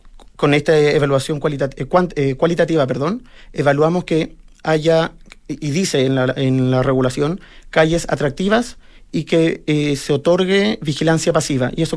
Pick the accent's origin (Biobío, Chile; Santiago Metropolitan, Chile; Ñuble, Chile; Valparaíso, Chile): Santiago Metropolitan, Chile; San Joaquín; yo crecí en San Joaquín, departamental con Santa Rosa, un barrio típico, con casas de 200 metros cuadrados, hay casas que son más grandes, 300 metros cuadrados